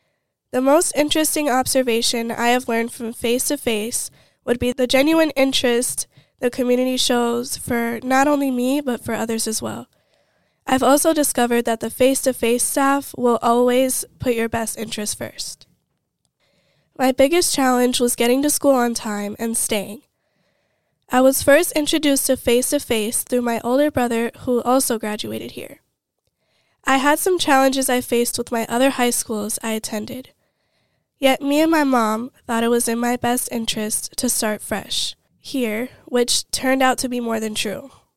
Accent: St. Paul, Minnesota, United States; I am 17 years old, and I grew up in St. Paul, Minnesota.

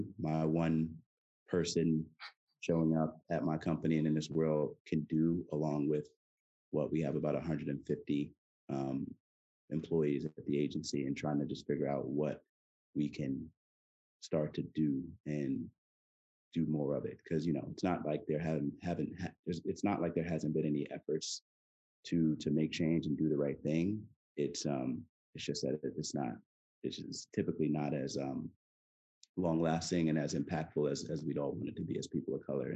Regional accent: Queens, New York, United States; moved away as an adult; now in Los Angeles, United States; I'm from New York, I'm from Queens, and I moved to LA back in 2011 and had never hiked or camped in my life

